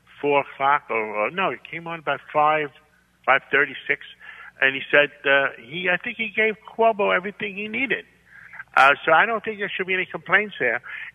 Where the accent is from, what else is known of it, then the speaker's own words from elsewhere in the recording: New York, United States; I am a New Yorker.